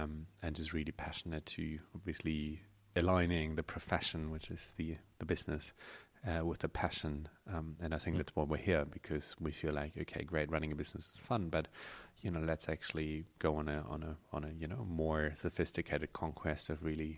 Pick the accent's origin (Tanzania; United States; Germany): Germany; now in New Zealand; here I was from Germany, came to New Zealand